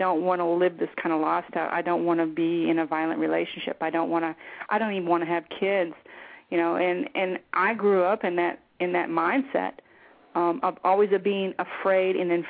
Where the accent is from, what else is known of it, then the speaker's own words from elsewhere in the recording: Michigan, United States; moved away as an adult; also born or lived in Belgium; now in Texas, United States; I was born and raised in Michigan, obviously, and then I moved into Europe when I was in my 30s.